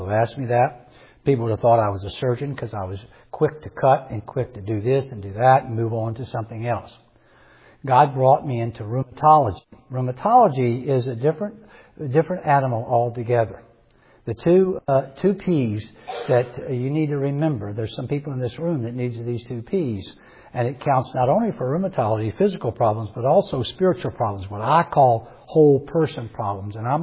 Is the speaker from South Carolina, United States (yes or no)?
yes; South Carolina, United States; hello from the United States. We're from South Carolina, so it's a little south of here